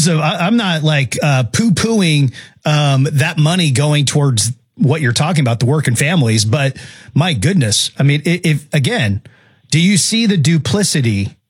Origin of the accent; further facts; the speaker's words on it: Seattle, Washington, United States; I'm from Seattle. I live here my whole life.